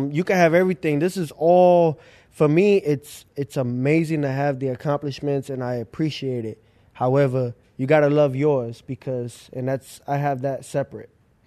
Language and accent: English; Brooklyn, New York, United States; born there; I was born in Lutheran Medical Center. That was at Sunset.